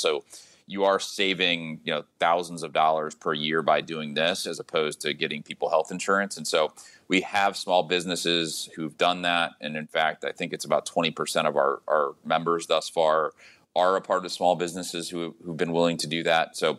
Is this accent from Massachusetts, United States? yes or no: no; St. Louis, Missouri, United States; I'm from St. Louis originally.